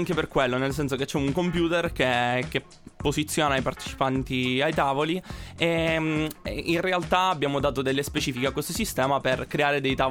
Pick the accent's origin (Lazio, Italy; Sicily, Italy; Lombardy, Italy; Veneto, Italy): Sicily, Italy; Catania; Allora, io sono di Catania.